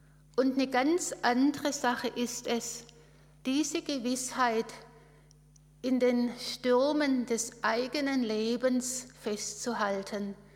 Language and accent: German; Baden-Württemberg, Germany; accent: Swabian; Mir fällt es schwer, als Schwäbin jetzt eine Stunde lang Hochdeutsch reden zu müssen.